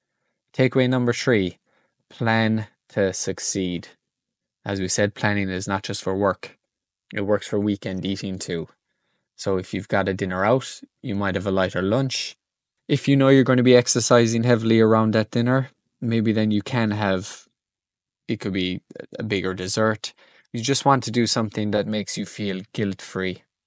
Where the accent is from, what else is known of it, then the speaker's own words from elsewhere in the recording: Ireland; Growing up in Ireland, I have degrees in a lot of things.